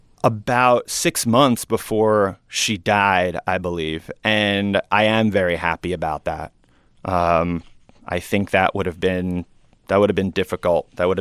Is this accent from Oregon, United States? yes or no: no; New York, United States; And I rewrote it to be about my experience growing up in a very different part of New York than he did.